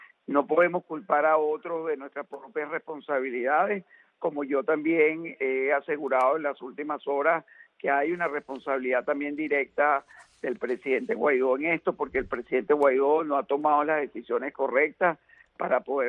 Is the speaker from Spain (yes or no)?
no; Venezuela; now in United States; siendo yo venezolano, ciudadano norteamericano